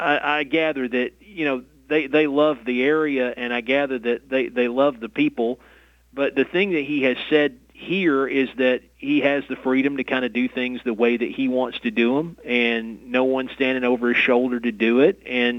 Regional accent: Morristown, Tennessee, United States; Morristown.

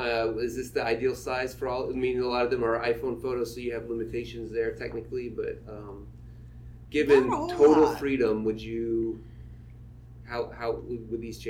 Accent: Galesburg, Illinois, United States; Galesburg.

